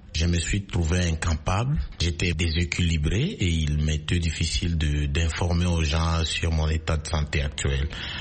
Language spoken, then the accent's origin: French; DR Congo; Vous savez, chez nous en Afrique et surtout en RDC